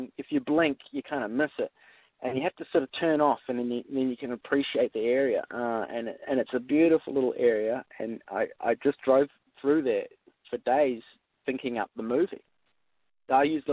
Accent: Australia; I grew up in Australia, and when we traveled over to America as a family

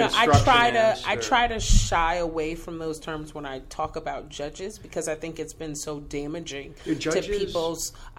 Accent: New York City, New York, United States; I'm from New York City.

